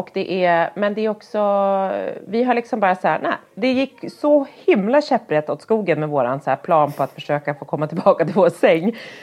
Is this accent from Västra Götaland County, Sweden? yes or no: no; Härnösand, Västernorrland County, Sweden; Jag kommer ihåg när jag var barn och bodde i Härnösand ute på landet